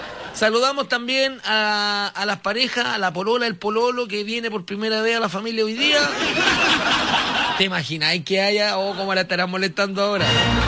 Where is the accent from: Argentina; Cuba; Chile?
Chile; Viña del Mar, Valparaíso